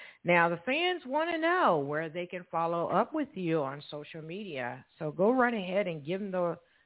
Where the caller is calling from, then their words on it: Evansville, Indiana, United States; I am calling from Evansville, Indiana, and this show will be recorded.